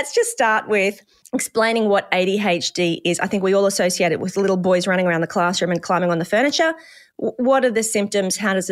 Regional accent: Australia; I'm from Australia

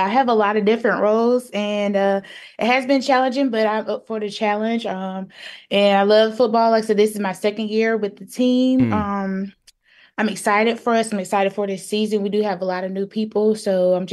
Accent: North Carolina, United States; moved away; Actually, I'm from North Carolina, so when I moved here, I was trying to find an outlet

